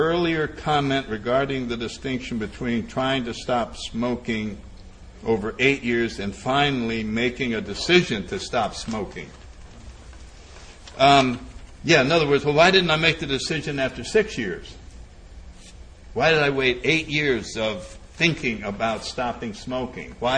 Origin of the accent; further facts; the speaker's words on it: Connecticut, United States; Let's see, I grew up in Connecticut. I had polio as a kid. I was in a Catholic church.